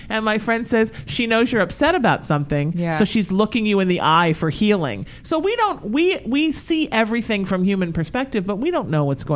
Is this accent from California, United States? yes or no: yes; California, United States; I grew up in Orange County and it was very conservative and I was very angry.